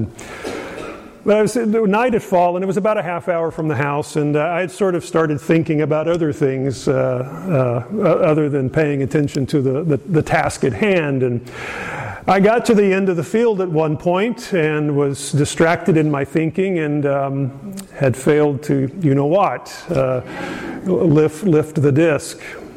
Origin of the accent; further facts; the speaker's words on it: Terre Haute, Indiana, United States; I grew up near Terre Haute, Indiana, outside in a rural community